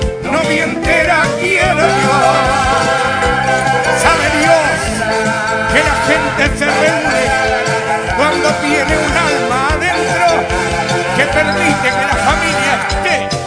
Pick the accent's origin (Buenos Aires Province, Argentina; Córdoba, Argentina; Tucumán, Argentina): Tucumán, Argentina; Yo vengo de Tucumán, donde nadie quiere a nadie.